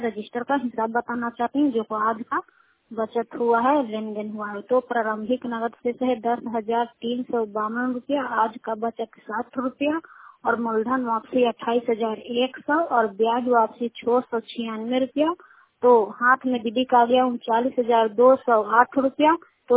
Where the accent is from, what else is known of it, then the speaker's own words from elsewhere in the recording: Kukariya, Bihar, India; कुकारिया के रहने वाले हैं, रुखाई पंचायत चंडी प्रखंड नालंदा जिला के।